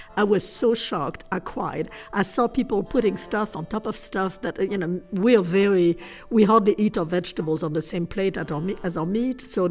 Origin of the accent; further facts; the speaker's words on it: Paris, Île-de-France, France; English is a second language; I'm a wanderer. I grew up in Paris, which is a very large city.